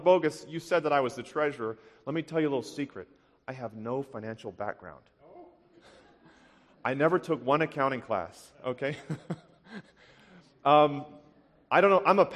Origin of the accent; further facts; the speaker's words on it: Tennessee, United States; some of you may remember hearing about Madison College in my home state of Tennessee.